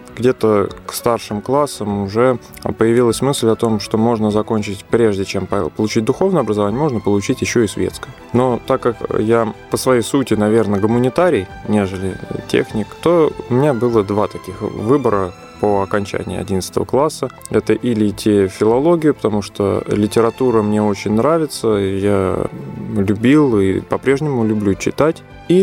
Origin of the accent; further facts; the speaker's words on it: Ryazhsk, Ryazan Oblast, Russia; Родился в Рязани, коренной житель этого города, но по семейным обстоятельствам еще в возрасте 4 лет вместе с родителями переехали в город Ряжск Рязанской области, где и учился в школе, и ходил в храм. Там протекло детство и часть юности.